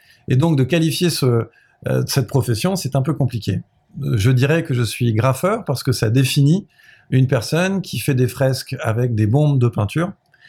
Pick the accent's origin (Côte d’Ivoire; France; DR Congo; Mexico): France; je suis originaire des Oriels, précisément de ce qui s'appelait avant les Chamards. J'y ai habité de 0 à 10 ans et du coup j'ai fait mes premières années d'insouciance entre les tours, à courir et à jouer au foot.